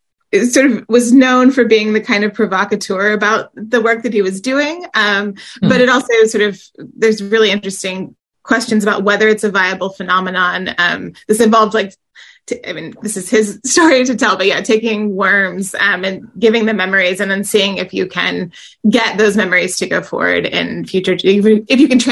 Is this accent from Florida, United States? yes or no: no; Kansas, United States; I grew up actually in Kansas, where I am now.